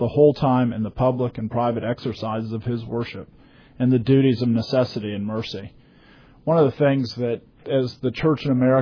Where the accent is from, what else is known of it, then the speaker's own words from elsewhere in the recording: Pennsylvania, United States; I can remember growing up in Pennsylvania, even in the 70s